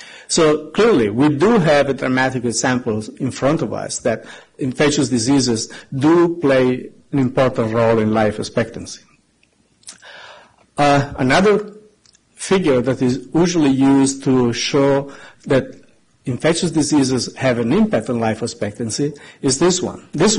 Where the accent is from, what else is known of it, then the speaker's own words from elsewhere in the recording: Siena, Tuscany, Italy; English is a second language; And then I come from Siena in Italy